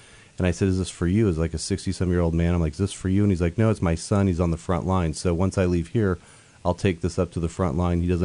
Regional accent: United States; I'm an American, got into a cab driven by someone that was Czech in Poland

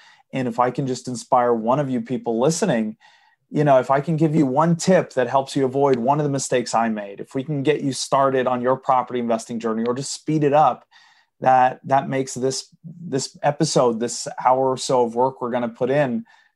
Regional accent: Sweden; English is a second language; because I'm from Sweden. I live in Sweden. I'm growing up in Sweden.

